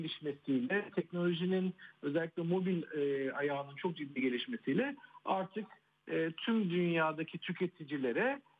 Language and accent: Turkish; Adana, Turkey; Ben Adanalıyım, o yüzden çok fazla Adana.